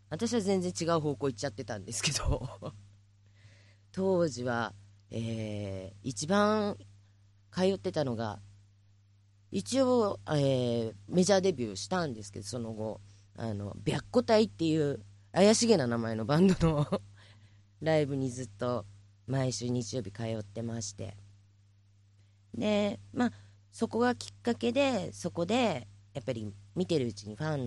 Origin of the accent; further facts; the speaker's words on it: Tachikawa, Tokyo, Japan; 私田舎っていうか地元が立川なんで、